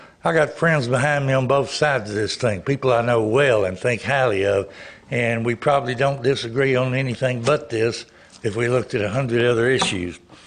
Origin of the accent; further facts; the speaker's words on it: Anderson County, South Carolina, United States; I'm from Anderson County. I'm the elected secretary of the Republican Party in Anderson County.